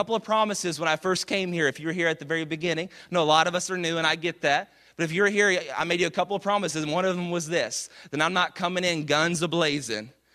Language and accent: English; Dallas, Texas, United States; I'm from Dallas, of course, I said that earlier